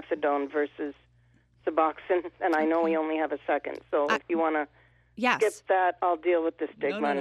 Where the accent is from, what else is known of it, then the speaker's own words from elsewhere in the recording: Manhattan, New York, United States; I mean, I grew up in Manhattan.